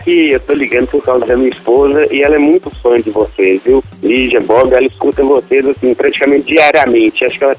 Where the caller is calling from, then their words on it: Sete Lagoas, Minas Gerais, Brazil; Eu falo de Sete Lagoas, Minas Gerais.